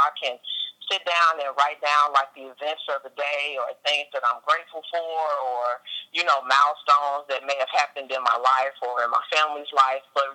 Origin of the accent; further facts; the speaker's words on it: St. Louis, Missouri, United States; I'm actually from St. Louis, Missouri. So, it was easy for me to write about my hometown because that's where I'm from, born and raised.